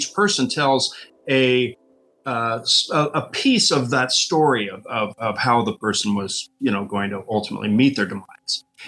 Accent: Burbank, California, United States; born or raised there

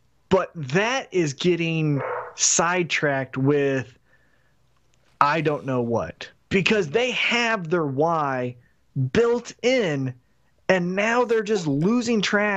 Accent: Milwaukee, Wisconsin, United States; And I'm from Milwaukee.

